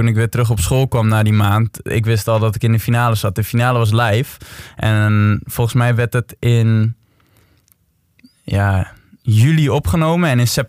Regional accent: Friesland, Netherlands; Ik kwam van Friesland, weet je wel.

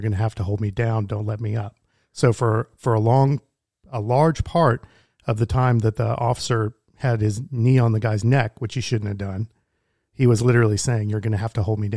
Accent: Garland, Texas, United States; Connor, put in chat where in Texas. I grew up in the Garland area. I was in the Richardson Independent School District

